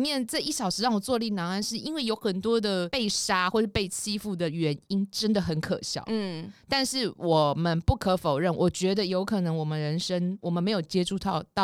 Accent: Taiwan; 可是我们可能外文我们台湾人可能 get 不到

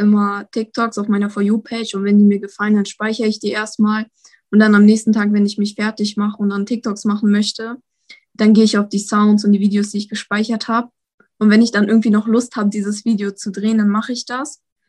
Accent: Lower Saxony, Germany; Ich komme aus Niedersachsen, aus der Nähe von Hamburg.

